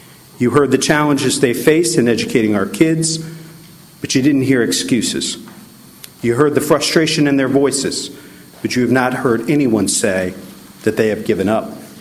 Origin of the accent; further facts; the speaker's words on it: Columbus, Ohio, United States; I'm President of Columbus City Council. I was born and raised in Columbus, proud graduate of Columbus City Schools